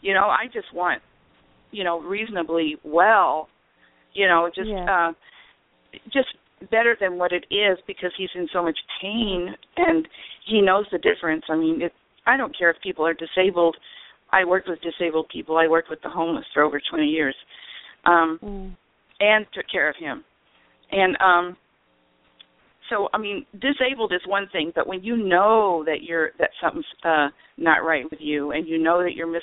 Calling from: Illinois, United States; I'm from Illinois.

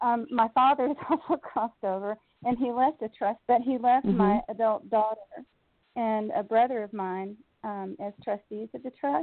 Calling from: Michigan, United States; I'm calling from Michigan.

